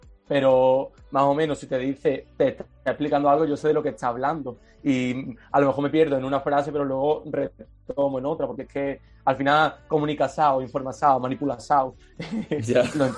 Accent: Spain; now in Coimbra, Portugal; aquí somos como 300 españoles

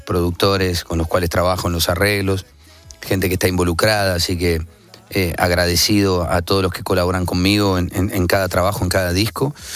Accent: Argentina; Sí, no podía escapar a eso

